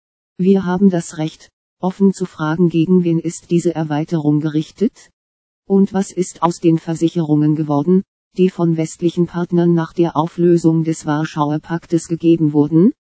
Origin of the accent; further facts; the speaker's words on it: Russia; German is a second language; wie man bei uns in Russland sagt, als ob man mit der rechten Hand ans linke Ohr fassen würde.